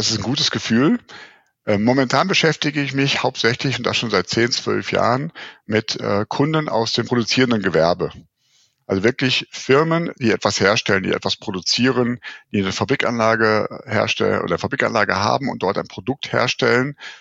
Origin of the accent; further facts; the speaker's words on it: Rhineland, Germany; so kam ich eben wieder zurück in meine alte Heimat hier ins Rheinland, wo ich jetzt in Köln beschäftigt bin, seit 2010